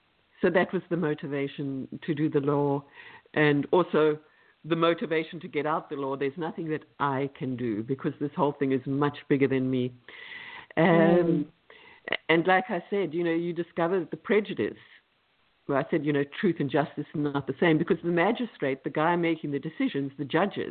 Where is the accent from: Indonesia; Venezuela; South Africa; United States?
South Africa; KwaZulu-Natal; I learned as a child to speak the language of Zulu, and because I grew up in Zululand, and then I studied it when I studied law. I also studied to read and write in Zulu.